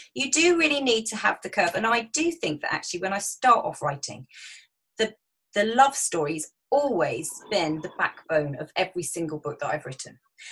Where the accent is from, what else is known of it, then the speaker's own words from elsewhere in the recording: Brighton, South East England, United Kingdom; excuse me, I'm an author from Brighton.